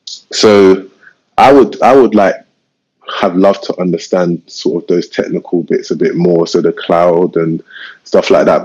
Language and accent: English; Southwark, London, United Kingdom; and we're from Southwark as well, so you can get good, really good properties there